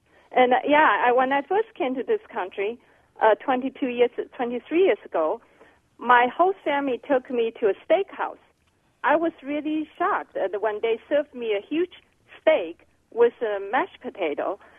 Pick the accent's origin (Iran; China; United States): China; When I was growing up in China, the vegetable is all muddy.